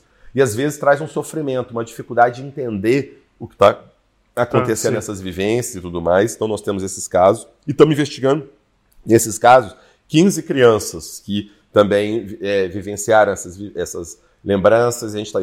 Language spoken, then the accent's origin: Portuguese; Brazil; Ao mesmo tempo, como um bom brasileiro, uma vivência religiosa diversificada, né, de espiritismo, umbanda, catolicismo